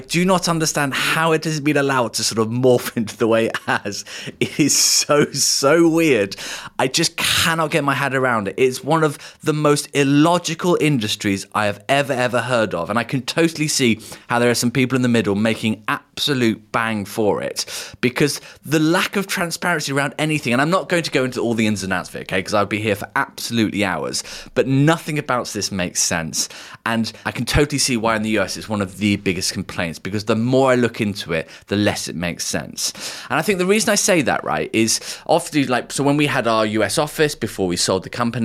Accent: United Kingdom; as a Brit sort of looking across the water

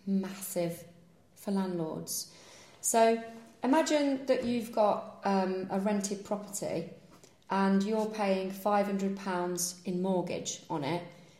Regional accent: East Midlands, United Kingdom; And we know people with holiday lets because we're from the Peak District.

